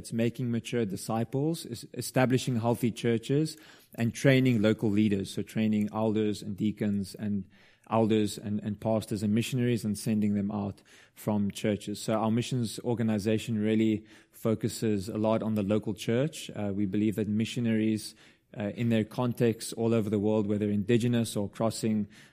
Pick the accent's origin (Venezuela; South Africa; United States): South Africa; Stellenbosch, Western Cape; So I went back to my hometown to apply to study theology. There wasn't much on the website about their confessional status or what they would be teaching, but I went there, and that's where I met my wife. And it was the Dutch Reformed Seminary in Stellenbosch in South Africa